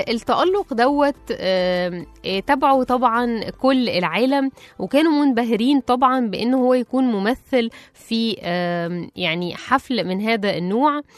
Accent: Egypt; إحنا كمصريين نفخر بأن إحنا اللاعب محمد صلاح وصل بهذه المكانة، وهو مثل مشرف طبعا لمصر

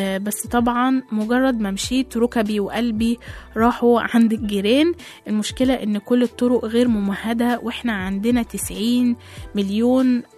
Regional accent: Egypt; انا كمواطن مصري ماليش اي واسطة لا في الشرطة ولا في الجيش، انا مواطن مصري عادي جدا.

